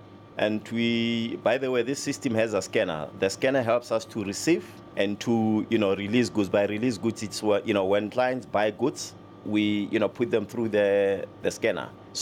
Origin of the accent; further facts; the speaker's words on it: Mirrorlands, South Africa; I was born and bred in Zone 8, Mirrorlands. I'm still a resident of Zone 8, Mirrorlands.